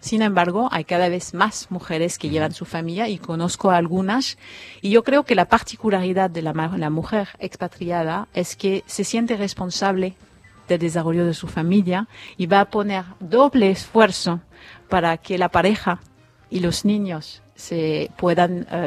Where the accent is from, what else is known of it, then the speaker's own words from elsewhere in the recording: France; Spanish is a second language; now in Argentina; mi madre está en Francia, que soy francesa